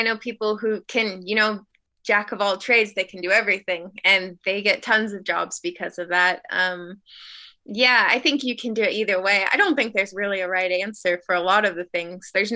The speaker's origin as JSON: {"language": "English", "region": "Alaska", "country": "United States", "tie": "born or raised there", "said": "I grew up on boats. I grew up in Alaska. I was there throughout part of elementary school. So I spent quite a bit of time on boats."}